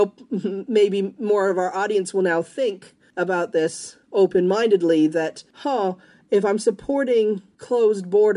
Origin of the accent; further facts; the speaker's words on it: Canada; I, as a Canadian, could go to Cuba, but my American friend couldn't go to Cuba?